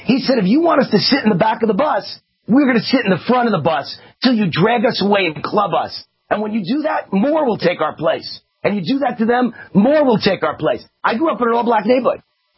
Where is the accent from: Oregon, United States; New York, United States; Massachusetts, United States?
New York, United States; I was born and raised in New York, Westchester County.